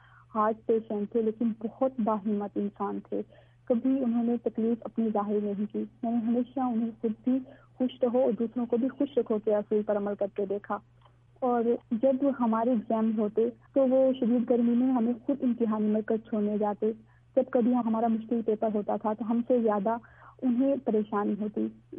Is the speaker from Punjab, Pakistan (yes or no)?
yes; Mailsi, Punjab, Pakistan; میں میلسی کی رہنے والی ہوں, میں 3rd ایئر کی اسٹوڈینٹ ہوں.